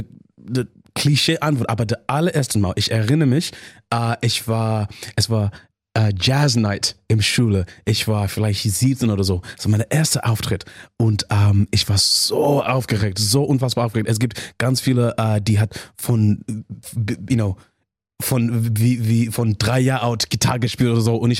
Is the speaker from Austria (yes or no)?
no; Zimbabwe; born there; German is a second language; Also ich bin in Zimbabwe geboren und wir haben im Sand gespielt.